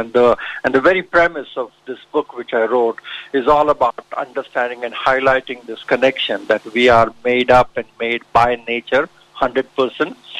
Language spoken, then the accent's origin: English; India; now in California, United States; I'm originally from India, yes. I was born and brought up in India.